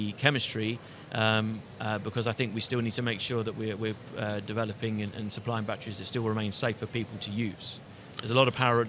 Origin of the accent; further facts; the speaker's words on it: England, United Kingdom; Well, I'm an Englishman